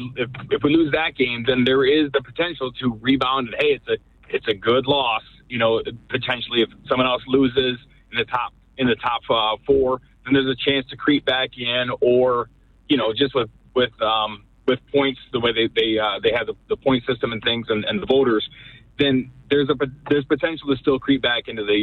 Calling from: Lansing, Michigan, United States; Call from Lansing.

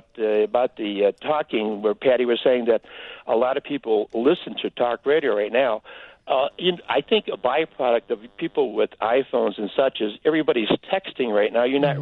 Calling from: Fort Worth, Texas, United States; I'm calling you from Fort Worth, Texas. I'm listening to you on the internet radio.

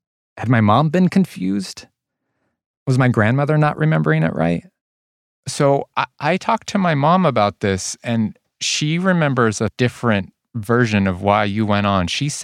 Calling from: New Jersey, United States; I live in New Jersey.

